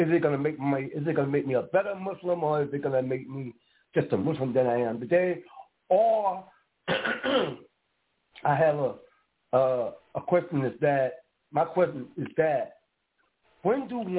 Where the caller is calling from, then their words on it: Jackson, Mississippi, United States; from Jackson, Mississippi.